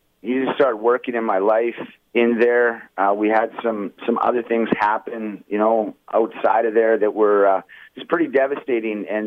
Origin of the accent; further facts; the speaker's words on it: Millet, Alberta, Canada; also born or lived in Hay River, Northwest Territories / British Columbia; Right now, we're coming through Edmonton. It's where we're living right now. I was born up north in Hay River, Northwest Territories, okay. And moved around a little bit, BC and Alberta, and you know, mostly grew up in Millet, actually.